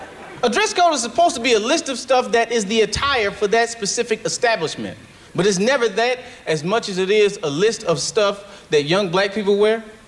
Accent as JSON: {"language": "English", "town": "Detroit", "region": "Michigan", "country": "United States", "lives_now": "Los Angeles, United States", "said": "I'm from Detroit. I moved out to LA. I live in a van."}